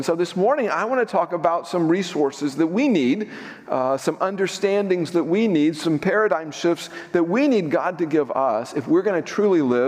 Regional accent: Texas, United States; It's like some of those little towns I grew up in South Texas that have one yellow light and not even a Dairy Queen.

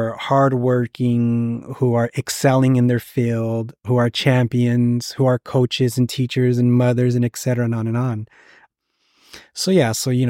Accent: Los Angeles, California, United States; Like I grew up in East LA.

